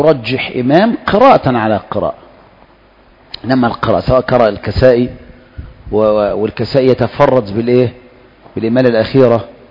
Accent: Egypt; الآن هي حفص عندنا في مصر تقريبا

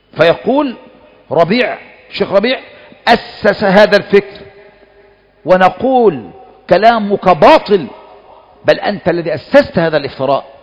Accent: Kafr El Sheikh Governorate, Egypt; أنت مصري وإحنا جيران كمان، أنت من الدقالية وإحنا من كفر الشيخ.

